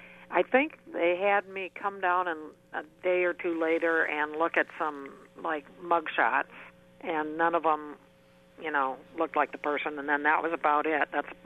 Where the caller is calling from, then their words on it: Iowa, United States; I'm calling from Washington County.